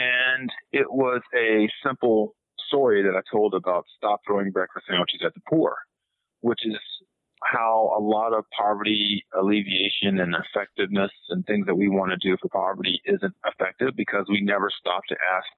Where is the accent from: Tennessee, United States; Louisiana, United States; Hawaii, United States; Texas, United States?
Louisiana, United States; Delhi; born there; And I was born in Delhi, Louisiana, which is a small town of like a square mile. It literally has two stoplights. And I moved from there to Los Angeles.